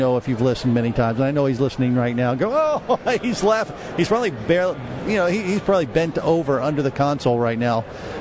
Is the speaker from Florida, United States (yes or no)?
yes; Orlando, Florida, United States; Well, I wouldn't say this is my home. I'm from Orlando, Florida